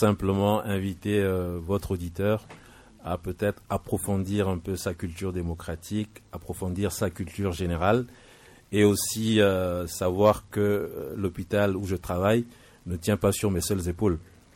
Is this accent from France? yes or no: no; Togo; apporter ma contribution en tant que Togolais